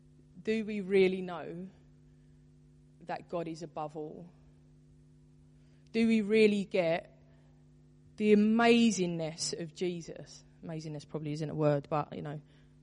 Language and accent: English; Bethnal Green, London, United Kingdom; I'm from Bethnal Green. I was born here. I lived here. I grew up here. I work here. Bethnal Green is actually a part of who I am.